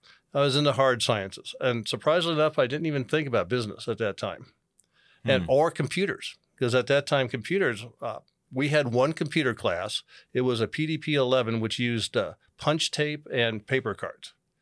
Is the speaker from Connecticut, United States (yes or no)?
no; Clint, Missouri, United States; also born or lived in Kansas; My parents moved, and I was raised in Kansas and then Missouri, and mostly Missouri. And so I was in a small town called Clint, Missouri, which is smaller than Canyon.